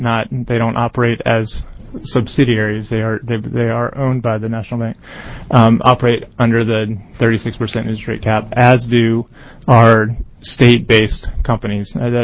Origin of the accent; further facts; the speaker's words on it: North Carolina, United States; I'm from North Carolina, so if I need to take a turn.